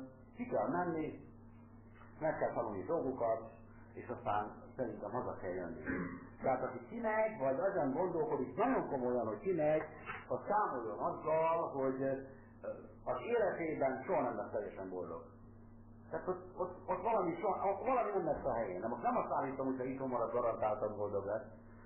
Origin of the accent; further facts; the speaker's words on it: Hungary; also born or lived in United States; én hazajöttem, nem azért, mert akkora magyar vagyok, hanem mert az Úristen, mert a feleségem honvágyas volt.